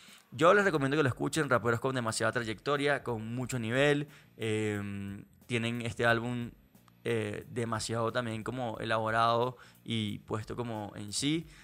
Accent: Venezuela; now in Colombia; Que para los que somos de Venezuela, tenemos muy claro lo que quiere decir esto

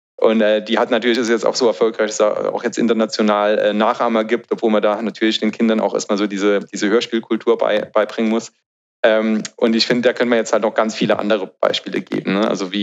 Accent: Germany; was auch bei uns in Deutschland

